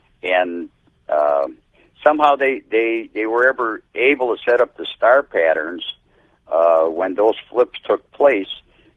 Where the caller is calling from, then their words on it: Tempe, Arizona, United States; I'm calling from Tempe, Arizona.